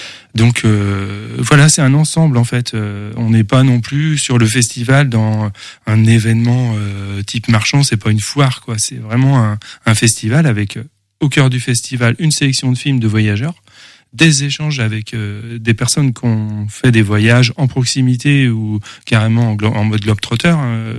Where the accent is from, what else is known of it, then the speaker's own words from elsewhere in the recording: Pays de la Loire, France; je suis angevin, enfin je suis né en Anjou